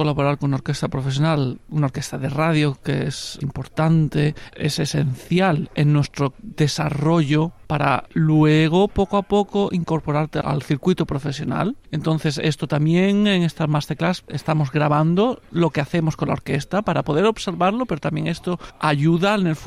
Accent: Andalusia, Spain; now in Netherlands; soy de Andalucía, del sur de España, aunque vivo en los Países Bajos desde hace mucho tiempo.

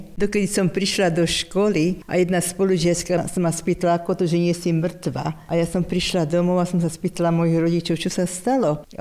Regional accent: Bratislava, Bratislava Region, Slovakia; Pochádzam z Bratislavy, zo Starého Mesta.

